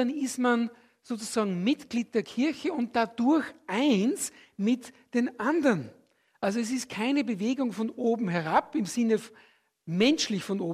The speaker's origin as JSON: {"language": "German", "country": "Austria", "moved": "yes", "lives_now": "Switzerland", "said": "Das merken schon wir als Österreicher, obwohl wir ein Nachbarland der Schweiz sind, haben wir das gemerkt, wie wir hergekommen sind."}